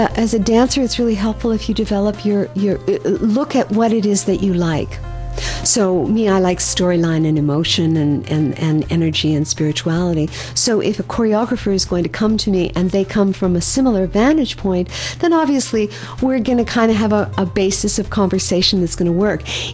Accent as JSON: {"language": "English", "town": "Montreal", "region": "Quebec", "country": "Canada", "tie": "born there", "said": "I was born in Montreal, and glad that I am here."}